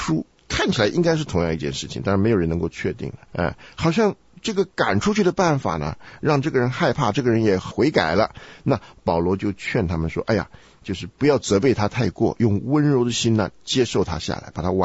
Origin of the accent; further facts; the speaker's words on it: China; 但是我们不是这样，我们中国人的习惯啊、嗯，就是我听说了啊，让几个人凑在一起谈